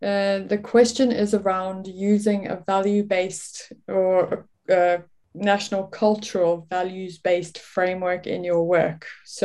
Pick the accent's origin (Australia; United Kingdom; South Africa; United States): South Africa; born there; I was born in South Africa, but my parents are both Rhodesian. That's formerly Zimbabwe. One of the parents is Irish and the other parents is French